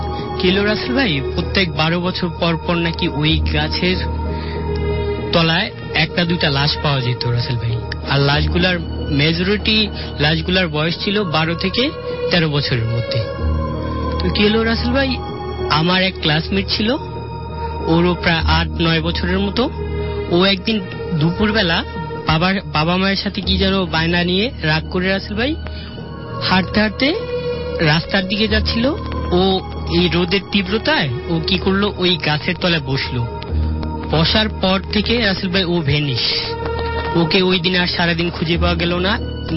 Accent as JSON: {"language": "Bangla", "town": "Comilla", "region": "Chittagong Division", "country": "Bangladesh", "lives_now": "Dhaka, Bangladesh", "said": "ঘটনাটি ঘটেছিল 2013 সালের দিকে আমার গ্রামের বাড়ি কুমিল্লাতে। তো রাসেল ভাই, আমার গ্রামটা কুমিল্লাতে আপনার ঢাকা চট্টগ্রাম মহাসড়কের ডান পাশে অবস্থিত।"}